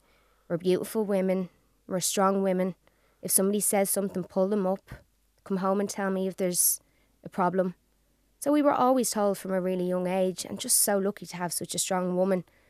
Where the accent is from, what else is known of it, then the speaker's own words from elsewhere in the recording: Ireland; I'm Irish. I'm super proud.